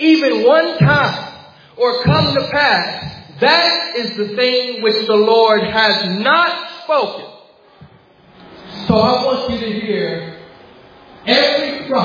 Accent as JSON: {"language": "English", "region": "California", "country": "United States", "said": "You know how I know? I'm from California."}